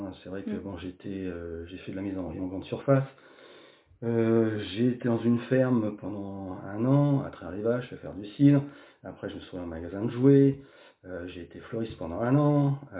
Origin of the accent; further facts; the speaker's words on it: Cherbourg, Normandy, France; Donc je suis né à Cherbourg, donc je suis cotentinois d'origine